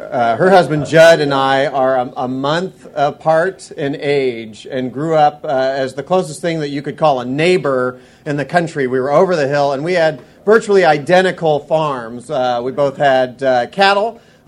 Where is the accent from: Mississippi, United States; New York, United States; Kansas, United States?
Kansas, United States; But like any good Kansan, I started sort of probing with questions.